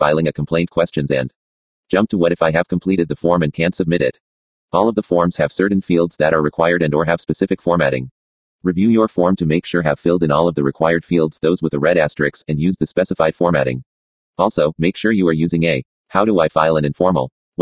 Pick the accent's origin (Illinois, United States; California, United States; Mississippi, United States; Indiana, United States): California, United States; San Bernardino; born there; I was born on September 1, 1965 in San Bernardino, CA